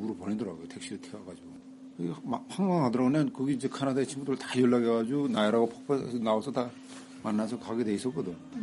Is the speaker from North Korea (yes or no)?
yes; North Korea; moved away; 이게 내 회사 이름이에요. 내 고향의 이름을 따서. 그래서 우리 탈북자들이 나 우리 북경 와서